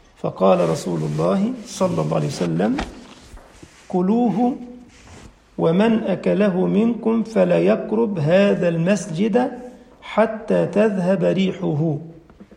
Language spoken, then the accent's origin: Arabic; Egypt; وجدنا ان الكثير من الاكلات لها اسم عندنا في مصر وعندكم باسماء مختلفة